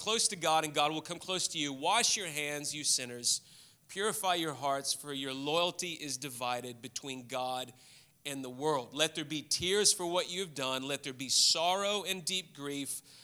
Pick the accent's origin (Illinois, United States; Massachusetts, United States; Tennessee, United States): Tennessee, United States; Memphis; and I grew up in the States, lived in Memphis, and went to the University of Memphis in Tennessee.